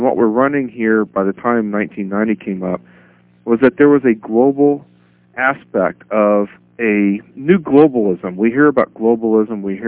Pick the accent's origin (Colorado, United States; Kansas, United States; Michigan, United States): Kansas, United States; Now, I grew up in Kansas, and I was a normal guy, and I hated history.